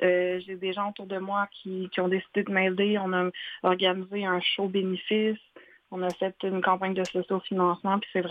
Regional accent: Quebec, Canada; j'ai grandi au Québec par une mère québécoise.

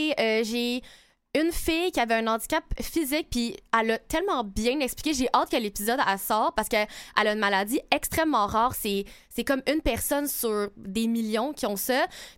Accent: Laval, Quebec, Canada; de Laval.

